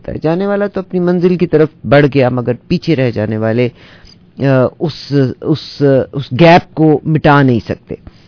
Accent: Punjab, Pakistan; now in Canada; میں جب تک کینیڈا نہیں آئی تھی کیونکہ میں پنجاب سے تعلق ہے

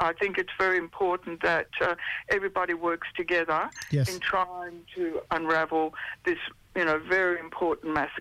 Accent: Sydney, New South Wales, Australia; born there; I'm living in a walkable people country at the moment, and I was born in Eora country in Sydney.

